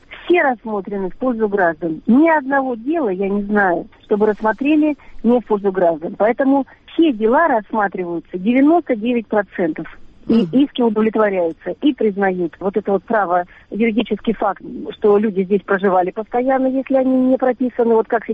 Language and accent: Russian; Novosibirsk, Novosibirsk Oblast, Russia; now in Krymsk, Russia; Я приехала из Новосибирска, всю жизнь там прожила.